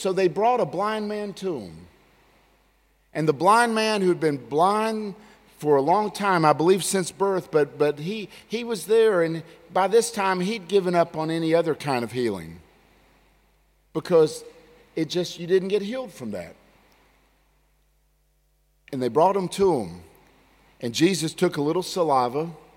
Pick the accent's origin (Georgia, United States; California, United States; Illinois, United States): Georgia, United States; Lookout Mountain; We had a driveway in the where I grew up on Lookout Mountain in North Georgia in the United States.